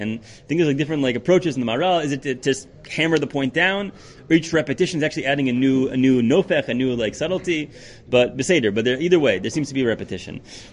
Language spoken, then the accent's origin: English; United States; moved away as an adult; now in Israel; growing up in America, and I grew up in America, went to YU, YU Smicha, and then made Aliyah.